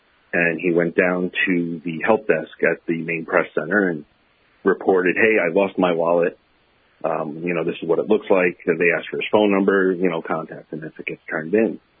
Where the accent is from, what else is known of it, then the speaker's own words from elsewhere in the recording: New York, United States; accent: New York accent; they were surprised to learn that I was from New York. And I said, well, you know, I trained a lot of my New York accent out in high school and early college